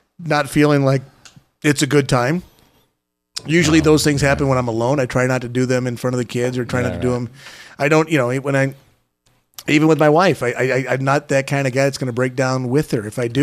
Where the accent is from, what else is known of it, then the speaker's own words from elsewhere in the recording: St. Louis, Missouri, United States; also born or lived in Chicago; I born and raised in St. Louis. Okay, I'm a big Cardinal baseball fan, as you know.